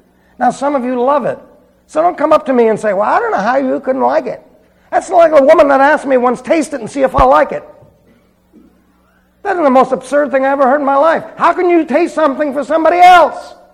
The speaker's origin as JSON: {"language": "English", "town": "New York City", "region": "New York", "country": "United States", "tie": "born or raised there", "said": "See, I was raised in New York City. We never wore bib overalls in New York City."}